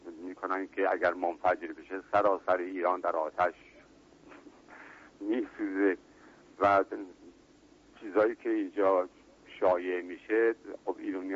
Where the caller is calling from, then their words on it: France; از فرانسه هستم.